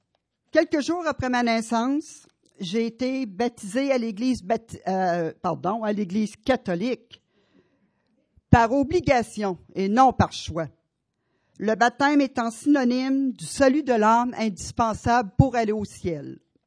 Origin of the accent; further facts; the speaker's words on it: Quebec City, Quebec, Canada; born there; je suis née à Québec en 1947. Fait que pour vous éviter de compter, j'ai 62 ans.